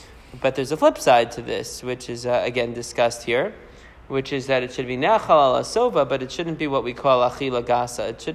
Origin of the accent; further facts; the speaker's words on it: Lithuania; and I'm from Lithuania, basically, and my wife also is basically of German extraction.